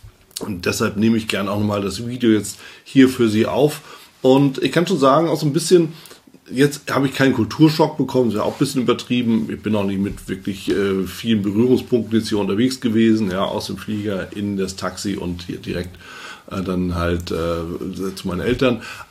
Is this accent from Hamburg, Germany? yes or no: yes; Hamburg, Germany; ganz frisch aus Hamburg, aus Deutschland.